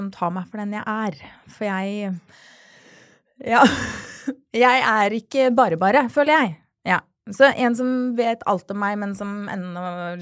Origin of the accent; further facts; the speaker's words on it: Oslo, Norway; jeg østkantjente, født og oppvokst på Tveita, elsket å bo på Tveita. Bodde I blokk 4. etasje, beste barndommen ever. Flyttet etter hvert til Manglerud